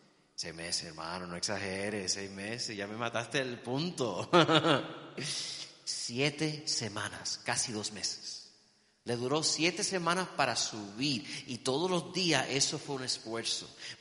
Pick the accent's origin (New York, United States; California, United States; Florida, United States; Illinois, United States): Florida, United States; Miami; born there; aunque nací en Miami, yo me bauticé en la iglesia adventista en el estado de Alaska.